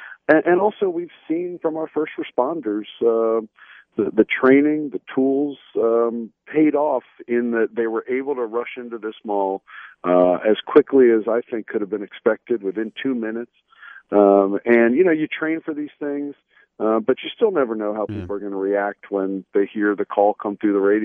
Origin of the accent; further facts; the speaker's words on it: Columbia, Maryland, United States; I grew up right in Columbia. I was born at Howard County General Hospital, a few blocks from here